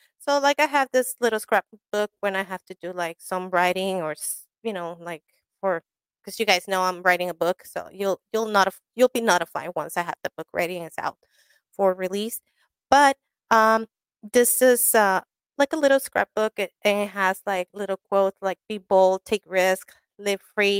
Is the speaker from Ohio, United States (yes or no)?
no; Long Beach, California, United States; I grew up in Long Beach, as you guys know. And I grew up in half of, like, close to hip-hop, where … released his first album and shoot his video.